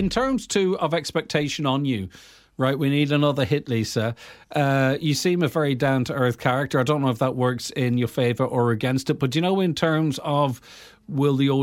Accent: Ireland; quick-witted the way we speak as Irish people and have that rhythm going there

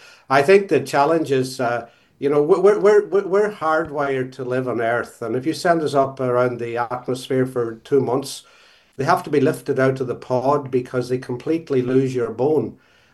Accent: Glengad, County Donegal, Ireland; I'm from Ballynahona and Glengad and Mallon and North Innishowen.

